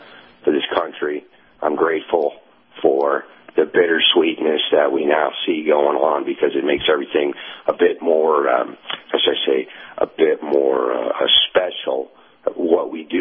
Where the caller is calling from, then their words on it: Tennessee, United States; in East Tennessee.